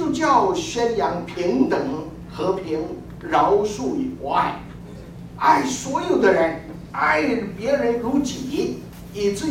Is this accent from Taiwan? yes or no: yes; Taiwan; now in United States; 那他们邀请我们从台湾来，在美国总会呢做总会的代表